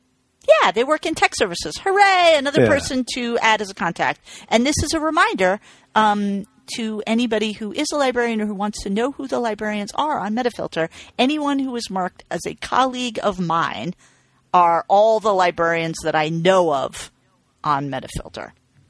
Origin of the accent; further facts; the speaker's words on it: England, United Kingdom; I'm from England.